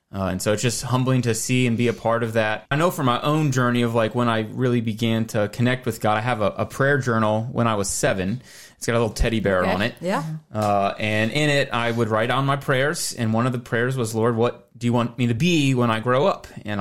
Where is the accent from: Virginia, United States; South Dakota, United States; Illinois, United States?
Virginia, United States; Front Royal; now in Harrisonburg, United States; I'm from the Valley, grew up in Front Royal, Virginia. My father is a United Methodist pastor, retired now, and so he served there in Front Royal